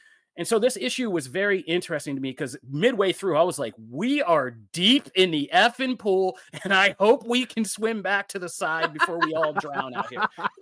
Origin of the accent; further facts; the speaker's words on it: Philadelphia, Pennsylvania, United States; I'm from Philadelphia and a man.